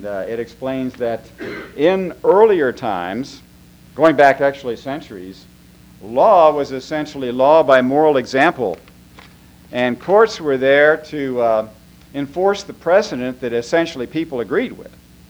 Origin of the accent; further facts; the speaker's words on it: Midwest, United States; I come from the Midwest, where there's so many who have been put out of work with the outsourcing of factories